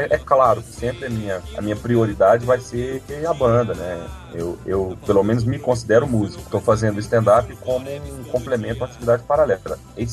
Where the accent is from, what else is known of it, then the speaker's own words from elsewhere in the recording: Goiás, Brazil; Quando a gente fala que a gente é de Goiás, cara, as pessoas acham que atravessou Minas pra lá